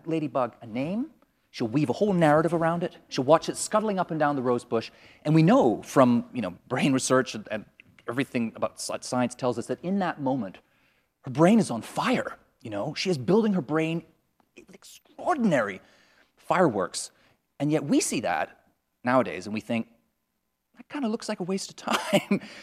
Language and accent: English; Canada; Well, I grew up in Canada, and my childhood was kind of the 70s and the 80s.